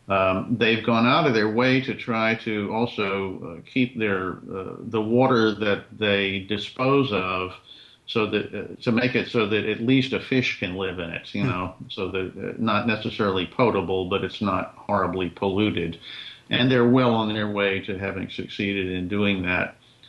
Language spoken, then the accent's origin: English; Atlanta, Georgia, United States; Hey, I grew up in Atlanta.